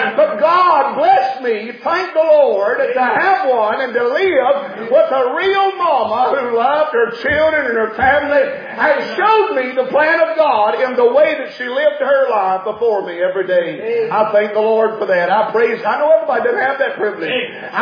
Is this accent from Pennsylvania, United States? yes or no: no; Georgia, United States; me growing up in West Georgia, around where this place all of my life, under the influence of churches and preachers and pastors and the Bible.